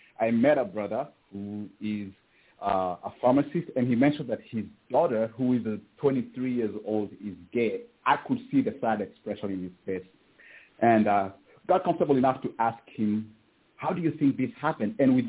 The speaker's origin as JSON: {"language": "English", "country": "Kenya", "tie": "born or raised there", "moved": "yes", "lives_now": "United States", "said": "Because, I grew up in Kenya. I've been in America for over 20 years."}